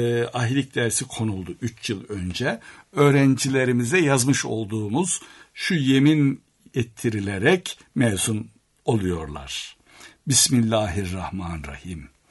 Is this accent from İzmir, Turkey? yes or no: no; Kırşehir, Turkey; Ben Kırşehirliyim. Kırşehir'in bir köyünde, Hacı Mirza köyünde yetiştim.